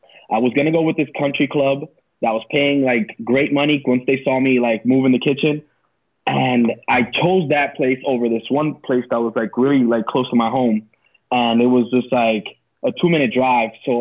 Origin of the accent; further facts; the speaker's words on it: West New York, New Jersey, United States; So I grew up in West New York, New Jersey.